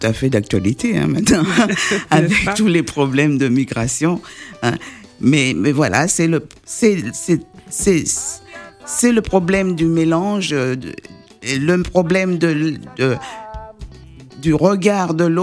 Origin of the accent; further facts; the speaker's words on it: Martinique, France; born there; also born or lived in Switzerland; je suis née à la Martinique, je suis venue en France, après je suis allée en Suisse romande, ouais. Ensuite Suisse allemande, ouais. Et j'ai beaucoup voyagé à l'étranger.